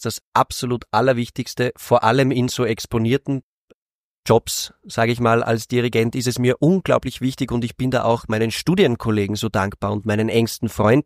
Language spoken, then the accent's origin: German; Austria; für mich als Österreicher, der die Wiener Musik, also … unglaublich liebt und unglaublich wertschätzt